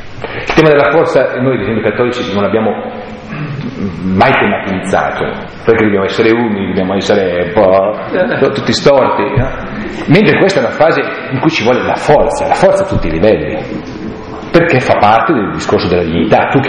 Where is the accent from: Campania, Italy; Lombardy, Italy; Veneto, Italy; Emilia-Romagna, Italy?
Lombardy, Italy; Cioè andare nella mia terra e pretendere nella mia terra di camminare, di stare bene e di cambiare le cose per stare meglio tutti quanti.